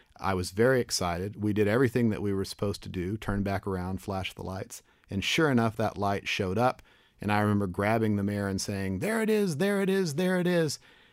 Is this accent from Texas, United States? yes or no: yes; Plano, Texas, United States; I had taught special education in my hometown of Plano after I graduated from college.